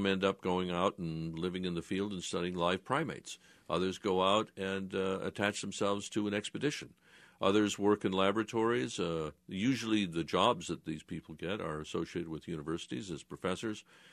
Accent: Hartford, Connecticut, United States; I grew up in Hartford, Connecticut.

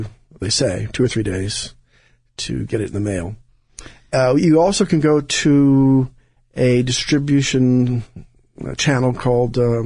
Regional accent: United States; But I'm with Doblinger Verlag in Vienna, which is a big honor because I'm American.

